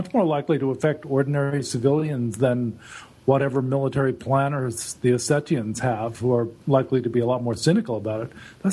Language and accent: English; United States; as an American, I don't have much room to talk about stupid military moves around the early 2000s